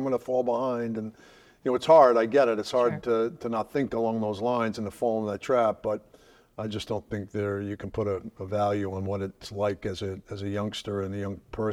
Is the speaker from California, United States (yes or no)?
no; Cranston, Rhode Island, United States; growing up in Cranston, Rhode Island, playing prep school hockey at the Kent School in Connecticut, you only know your own little world.